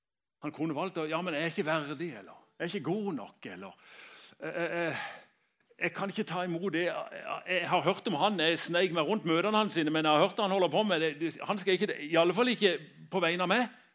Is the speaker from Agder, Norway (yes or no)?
yes; Søgne, Agder, Norway; Jeg er fra Søgne og er veldig enkel.